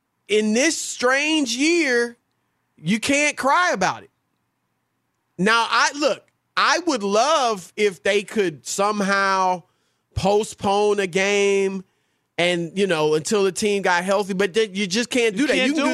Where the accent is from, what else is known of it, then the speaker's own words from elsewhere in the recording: Cleveland, Ohio, United States; also born or lived in South; as much as I'd like to see the Browns win, because I'm from Cleveland.